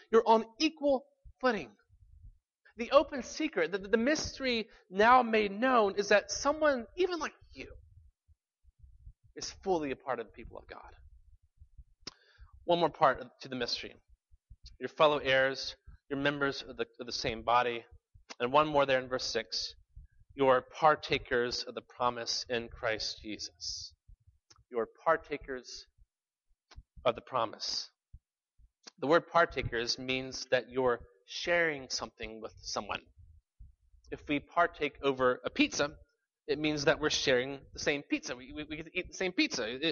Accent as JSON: {"language": "English", "town": "Birmingham", "region": "Alabama", "country": "United States", "tie": "born or raised there", "said": "the Birmingham Barons, the AA team in my hometown"}